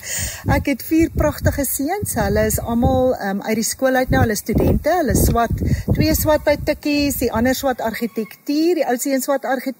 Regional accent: Rustenburg, North West, South Africa; so ek het groot geword op Rustenburg en Rustenburg Hoërskool gegaan. So ons het net so bietjie buite Rustenburg gebly.

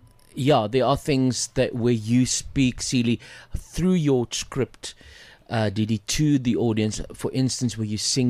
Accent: South Africa; I knew she was waiting because she knew there was someone from South Africa. And I was too shy to say a thing.

